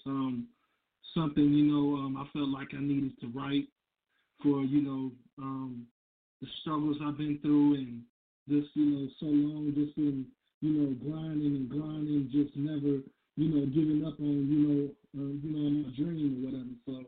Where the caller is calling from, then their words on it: Grand Rapids, Michigan, United States; I'm calling from Michigan, Grand Rapids, Michigan.